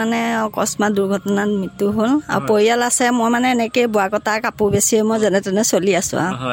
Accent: Nagaon, Assam, India; Nagaon Bebejia.

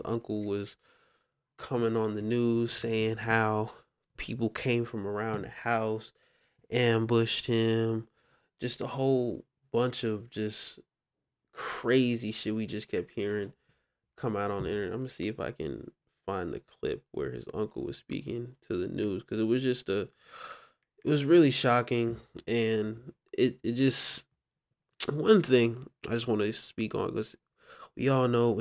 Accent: Louisiana, United States; because growing up in Louisiana is just it's full of crime, it's full of just poverty.

